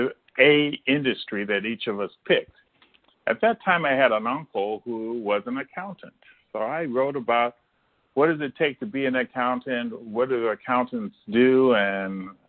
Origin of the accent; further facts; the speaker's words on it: Ohio, United States; also born or lived in Chicago, United States; And I'm originally from Ohio, so I took a job in Ohio to try to bring my family closer to my family and my wife's family, which is still, we're still in Ohio.